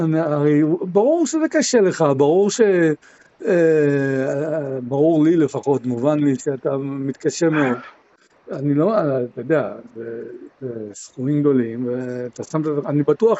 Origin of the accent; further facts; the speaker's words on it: Jerusalem, Jerusalem District, Israel; now in Beit Shemesh, Israel; אמרתי לך שאני גר ברמת בית שמש, אבל אני ירושלמי בדיוק כמוך